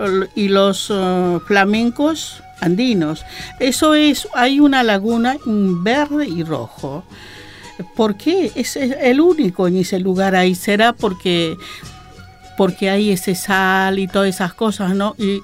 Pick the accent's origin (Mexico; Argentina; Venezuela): Argentina; Porque yo soy argentina